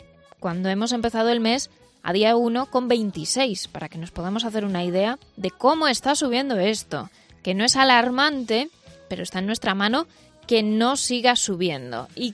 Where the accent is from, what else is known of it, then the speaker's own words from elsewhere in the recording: Galicia, Spain; nosotros los gallegos que viajamos fuera, nos tenemos que registrar en la web del Sergas si venimos de Madrid, de Cataluña o de algún país con muchos contagios